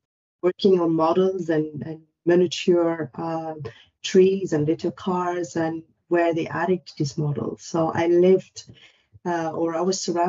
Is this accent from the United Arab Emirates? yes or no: yes; Abu Dhabi, United Arab Emirates; I grew up in the Emirates of Abu Dhabi, and I literally witnessed the birth of a city emerging from the sand.